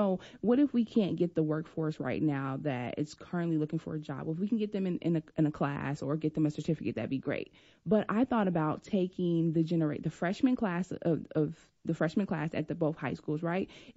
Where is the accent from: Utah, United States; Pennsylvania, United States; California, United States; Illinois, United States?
Illinois, United States; Chicago; You know, I'm from Chicago, where an area where gangs, drugs, and violence, you know, took a lot of the youth.